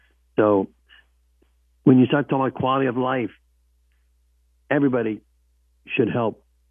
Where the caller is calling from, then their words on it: Palm Harbor, Florida, United States; Calling from Palm Harbor.